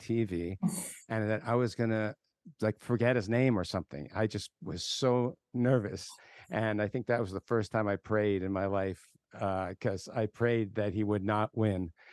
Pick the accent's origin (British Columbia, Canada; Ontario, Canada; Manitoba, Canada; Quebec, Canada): Ontario, Canada; Toronto; I am from Toronto originally. I say the word about like that.